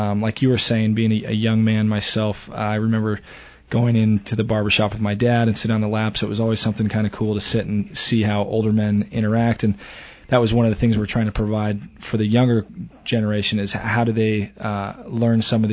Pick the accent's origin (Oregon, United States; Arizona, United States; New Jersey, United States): Arizona, United States; Prescott; I grew up here in Prescott, and obviously we're known for definitely being a town that caters more towards retirees, which is great. I moved back here